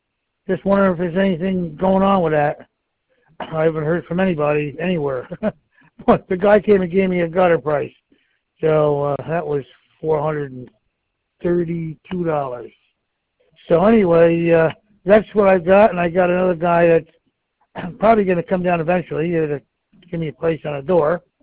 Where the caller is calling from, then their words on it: Freehold, New York, United States; I'm calling from Freehold, New York, 3558 County Route 67.